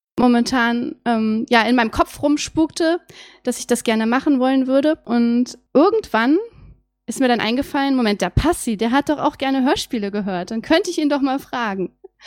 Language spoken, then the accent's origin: German; Wolfsburg, Lower Saxony, Germany; ich bin 32 Jahre und ich komme aus Wolfsburg.